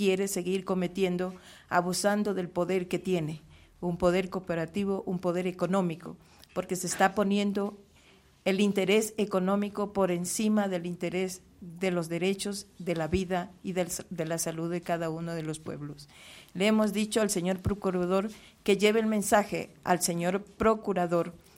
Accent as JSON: {"language": "Spanish", "region": "Sucumbíos", "country": "Ecuador", "said": "de la Amazonía Ecuatoriana, principalmente de Sucumbíos y representando también a la provincia de Orellana"}